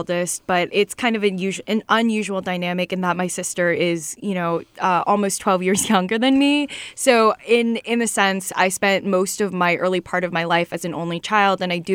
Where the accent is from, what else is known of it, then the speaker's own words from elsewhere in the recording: United States; born there; my mom is from the Philippines. I was born in America.